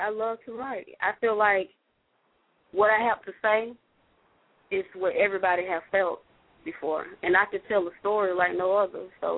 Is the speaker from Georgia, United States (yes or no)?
yes; Atlanta, Georgia, United States; Well, I'm from Atlanta, as y'all know.